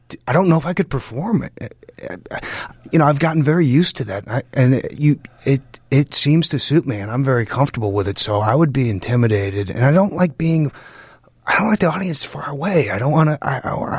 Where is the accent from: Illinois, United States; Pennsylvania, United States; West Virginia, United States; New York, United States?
Illinois, United States; Chicago; I'm Chicagoan originally.